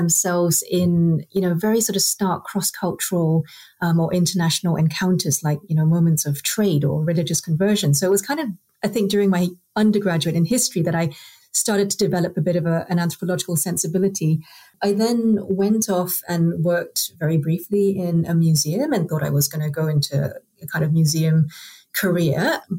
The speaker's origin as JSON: {"language": "English", "country": "Singapore", "tie": "born or raised there", "said": "I think the seeds were already planted when I was growing up in Singapore"}